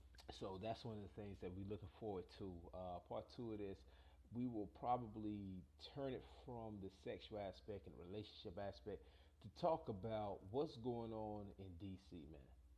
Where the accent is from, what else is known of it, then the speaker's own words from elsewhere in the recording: North Carolina, United States; we was traveling from Wilmington, North Carolina. We was going back home across the bridge. I'm from Brunswick County.